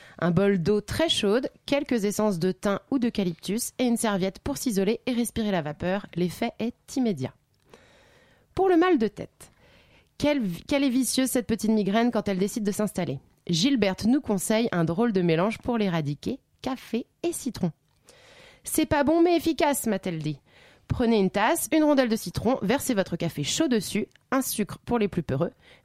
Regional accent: Brittany, France; Je suis retournée dans mon pays natal, la Bretagne

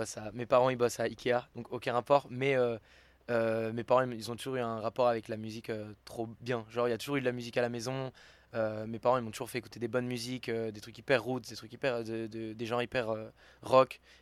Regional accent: Lisbon, Portugal; Je viens de Lisbonne, je suis un garçon de Lisbonne, je suis un enfant de Lisbonne

